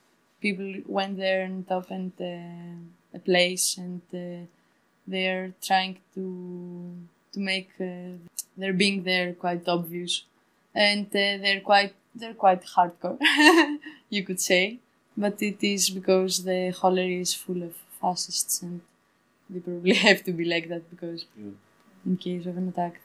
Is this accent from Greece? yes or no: yes; Northern Greece, Greece; English is a second language; And this is actually what happened in my hometown. I'm coming from the north.